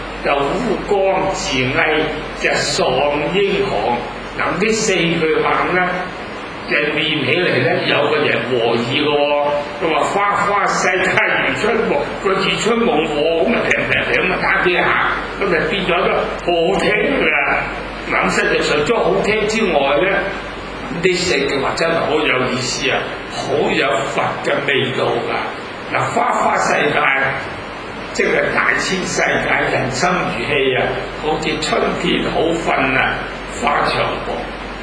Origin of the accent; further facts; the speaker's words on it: Hong Kong; 我就是香港人呢